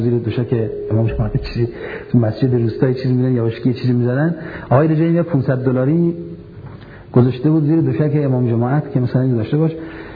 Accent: Iran; moved away; من از ایران آمدم

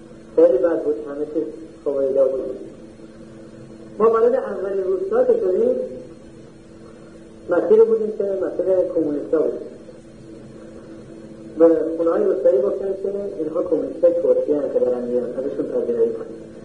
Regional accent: Iran; ما ایرانی هستیم

